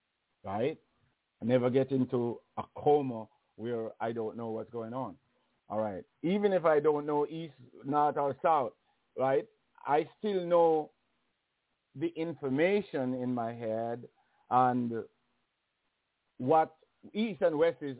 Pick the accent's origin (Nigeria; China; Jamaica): Jamaica; I grew up in Jamaica